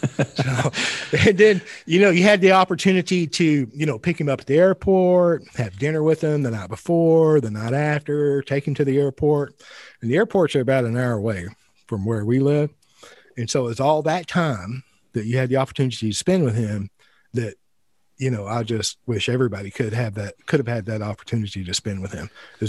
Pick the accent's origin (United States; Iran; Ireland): Ireland; Well, I'm Irish as well.